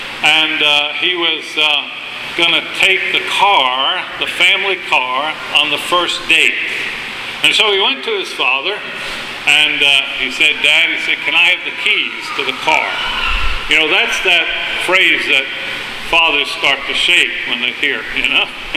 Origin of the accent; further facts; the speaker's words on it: Rhode Island, United States; I was raised in Rhode Island. So I know what it's like to have 4, 5, 6 feet of snow in your backyard.